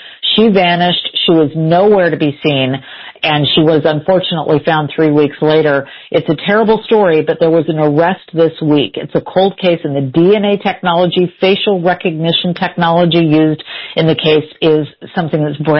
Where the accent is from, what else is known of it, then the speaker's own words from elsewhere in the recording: Sacramento, California, United States; And I'm from Sacramento, California.